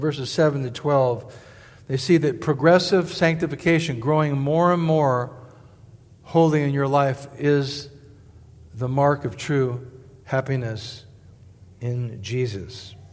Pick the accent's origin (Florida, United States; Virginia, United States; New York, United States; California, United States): California, United States; Los Angeles; I mean, I saw this as growing up in Los Angeles, you know, where my dad, you know, used to produce